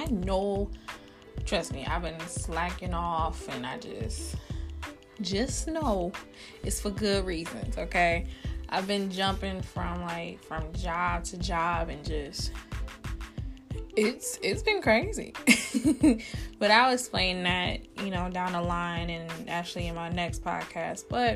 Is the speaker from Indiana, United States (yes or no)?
no; Michigan, United States; now in Florida, United States; I'm from Michigan. I'm recently just moved down to Florida. I've been down here since September 2018. So I would say I lost myself when I moved to West Bloomfield.